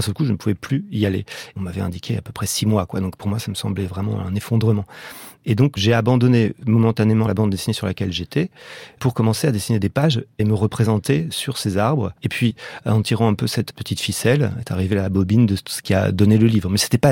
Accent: Paris, Île-de-France, France; je suis un Parisien qui redécouvre les arbres

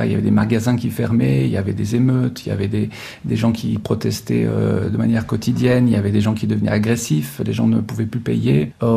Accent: France; born there; Je suis né moi en France. Mes parents sont grecs et ont immigré dans les années 50.

